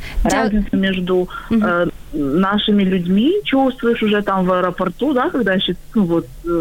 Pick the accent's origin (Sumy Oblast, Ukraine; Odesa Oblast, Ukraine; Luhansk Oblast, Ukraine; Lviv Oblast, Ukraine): Odesa Oblast, Ukraine; Odesa; я з Одеси.